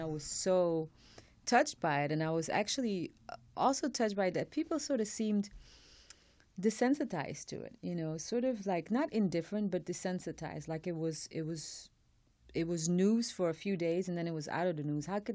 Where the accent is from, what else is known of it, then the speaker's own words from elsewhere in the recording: Belgium; moved away; I'm actually from Belgium.